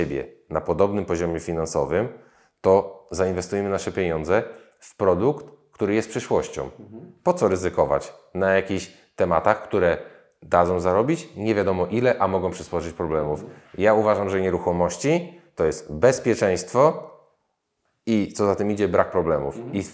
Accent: Poznan, Greater Poland Voivodeship, Poland; ja jestem akurat z Poznania, na Ratajach

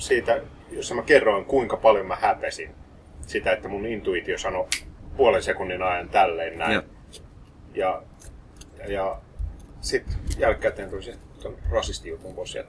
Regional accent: Tervakoski, Kanta-Häme, Finland; Hei, mä oon Tervokoskelta.

